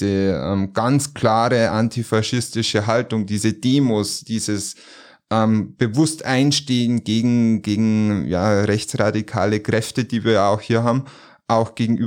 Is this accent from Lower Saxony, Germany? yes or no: no; Bavaria, Germany; Niederbayer.